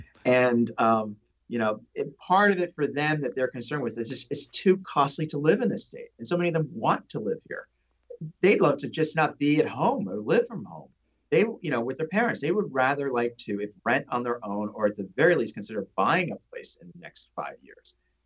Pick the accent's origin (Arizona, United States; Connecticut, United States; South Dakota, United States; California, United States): Connecticut, United States; West Hartford; my hometown of West Hartford, where I grew up, you're seeing bidding wars now